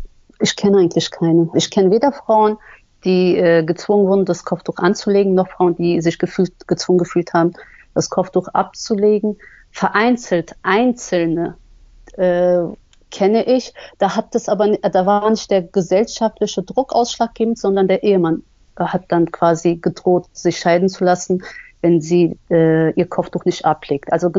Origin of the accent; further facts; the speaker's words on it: Berlin, Germany; born there; Ich bin eine gebürtige Berlinerin